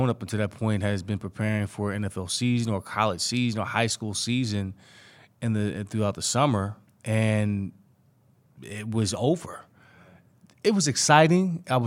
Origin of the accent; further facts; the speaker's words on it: Philadelphia, Pennsylvania, United States; Growing up in Philadelphia, grew up a Penn State fan, had dreams of donning the blue and white for Joe Paterno, wanted nothing more than wear the black cleats and be close to home.